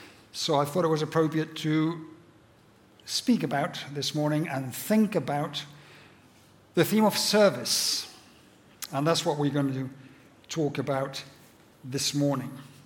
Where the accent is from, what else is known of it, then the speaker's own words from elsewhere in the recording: Valladolid, Castile and León, Spain; also born or lived in Madrid; I was born actually in Madrid, British missionary parents here in Spain. Brought up in Valladolid, which is just north of the mountains.